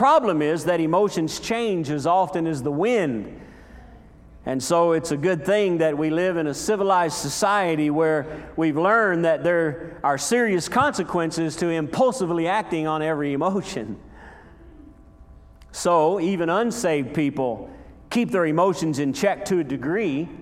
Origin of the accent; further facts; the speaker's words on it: United States; Because, like you, I'm American. I am a patriot. I am a veteran.